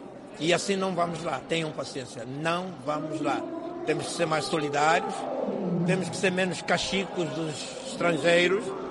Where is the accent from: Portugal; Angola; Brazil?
Angola; eu estou a zelar pelo povo angolano, povo da minha terra